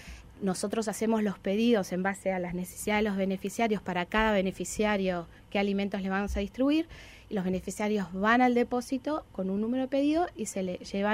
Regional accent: Argentina; Yo soy argentina, entonces sabía que existían los bancos de alimentos allá.

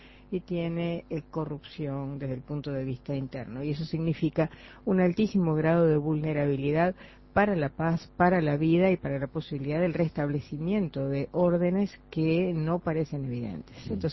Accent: Uruguay; haciendo llegar mi pésame como uruguaya

